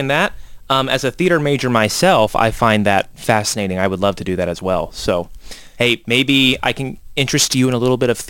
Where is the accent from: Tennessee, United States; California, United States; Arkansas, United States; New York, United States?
Tennessee, United States; I'm from Middle Tennessee.